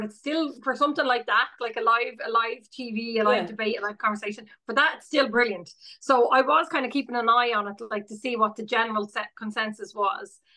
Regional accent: Ireland; we're Irish people in particular, we go in for the self-deprecating humour.

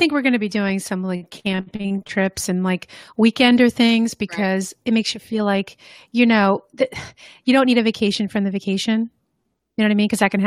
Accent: Northeast, United States; living in the Midwest, because I grew up in the Northeast, and school always got out in June

